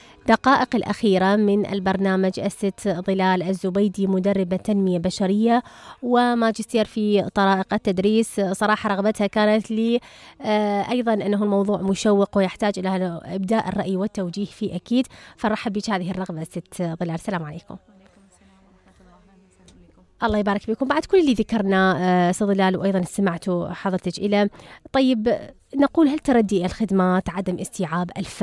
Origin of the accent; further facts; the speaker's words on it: Iraq; أنا أنتمي، أنا عراقي أنتمي إلى بلدي أعيشه في سراء وفي ضراء.